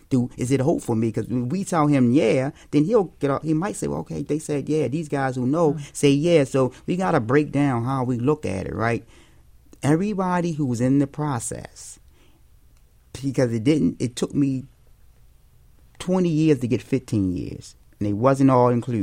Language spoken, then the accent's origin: English; Baltimore, Maryland, United States; So, you know, I'm from Baltimore, but then I have family of choices, we say, in South Philly.